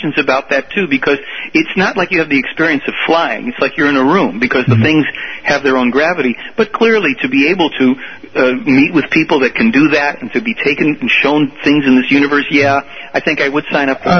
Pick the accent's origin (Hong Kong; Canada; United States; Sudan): United States; Chicago, Illinois; born there; No. I'm born here. I was born in Chicago. That's not too far.